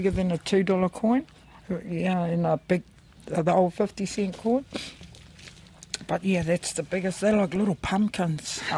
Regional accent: Waiohau, Bay of Plenty, New Zealand; No, I'm from Waiohau, Merupara. I am from Te Tika. My parents come from Mapo.

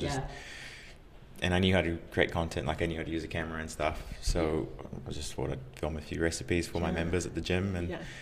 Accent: Samoa; now in New Zealand; I actually probably started cooking because I moved over from Samoa. I moved over to New Zealand 2009, 2010.

